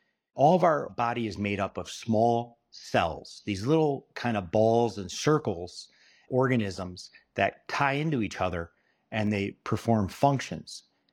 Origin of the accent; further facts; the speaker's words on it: Kenosha, Wisconsin, United States; I'm from Kenosha, Wisconsin. I'm a double badger. I went to Madison for both undergrad and medical school